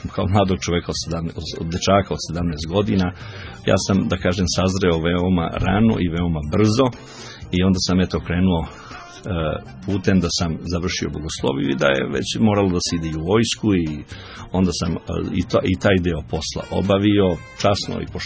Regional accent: Kragujevac, Šumadija, Serbia; i ja sam Kragujevčanin i ja

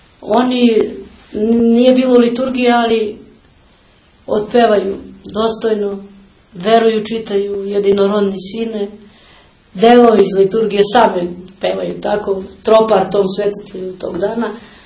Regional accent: Kruševo, Pelagonia, North Macedonia; Pa ja sam iz Makedonije, iz Kruševa, jedno selo Pusta Reka se zove, 14 km od Kruševa. Rođena sam tamo 1966. godine.

